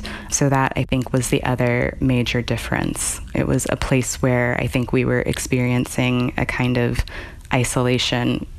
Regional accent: Ghana; also born or lived in Ohio; now in United States; In my family, that meant that we continued to practice the kind of cultural touchstones of being Ghanaian. My family ate Ghanaian food. We attended, in Ohio at least, we attended the African Christian Church, which was half Ghanaian, half Nigerian.

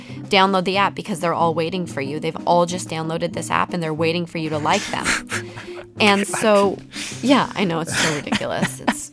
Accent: Salt Lake City, Utah, United States; I come from Salt Lake City. I don't have famous parents.

